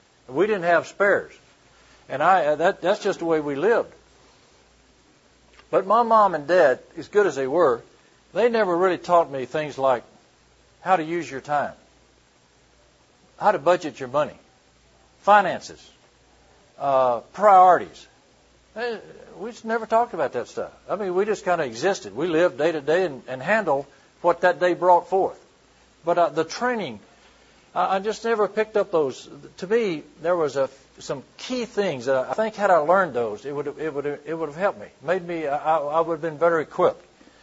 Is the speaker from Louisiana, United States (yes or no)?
yes; Minden, Louisiana, United States; Well, in my home life, we were raised in Minden, Louisiana, and we were poor.